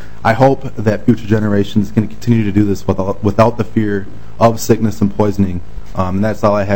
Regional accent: United States; I'm Anishinaabe from the Lake Superior Band, who grew up harvesting what we call Manoman.

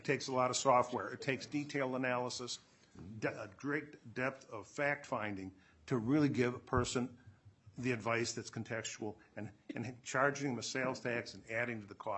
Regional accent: Long Lake, Minnesota, United States; I'm from Long Lake, Minnesota.

